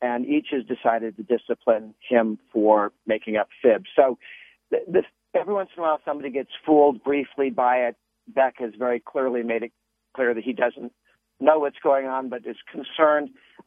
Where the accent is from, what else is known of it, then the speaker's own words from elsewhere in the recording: Weston, Massachusetts, United States; but my hometown, number one.